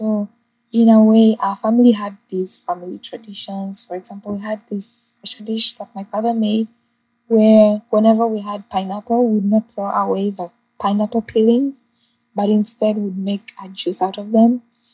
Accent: Uganda; So growing up in Uganda, where do I start?

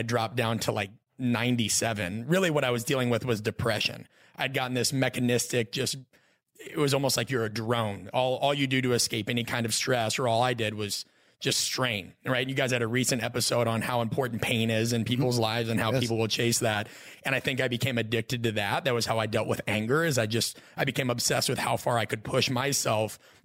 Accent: Omaha, Nebraska, United States; I grew up in Omaha, Nebraska, right?

